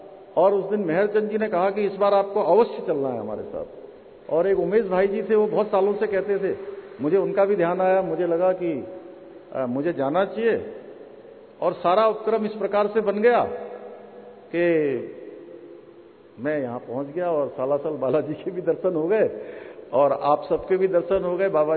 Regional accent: Uttarakhand, India; मैं उत्तराखंड राज्य से आता हूं और उत्तराखंड राज्य जिसको देवों की भूमि कहा जाता है

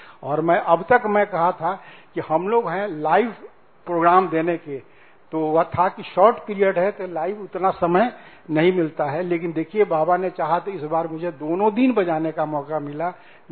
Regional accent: Motihari, Bihar, India; मैं मोतिहारी बिहार से हूँ

